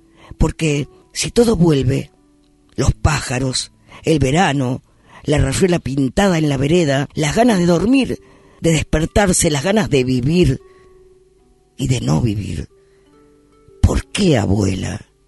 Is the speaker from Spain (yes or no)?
yes; Spain; de España, porque yo también soy español.